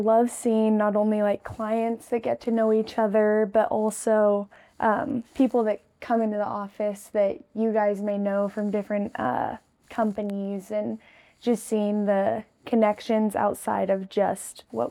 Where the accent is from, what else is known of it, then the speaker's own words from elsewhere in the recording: California, United States; also born or lived in Florida / Washington / Massachusetts; I was born in Florida. We lived on the west side of Washington for a bit, moved to Massachusetts. I grew up mainly in California.